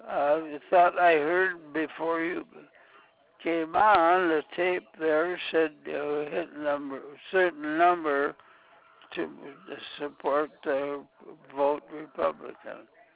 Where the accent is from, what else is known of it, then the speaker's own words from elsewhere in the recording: Fraser, Minnesota, United States; My hometown, that's up in Fraser, Minnesota